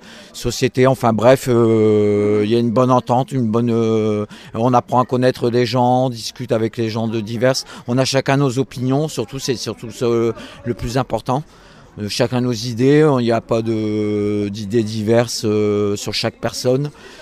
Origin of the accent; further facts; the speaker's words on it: Hauts-de-France, France; now in Cahors, France; je suis originaire du Nord, mais je vis à Cahors depuis un an et demi.